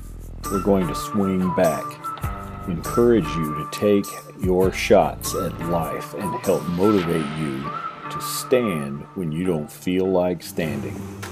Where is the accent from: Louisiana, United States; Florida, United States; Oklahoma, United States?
Oklahoma, United States; my home state of Oklahoma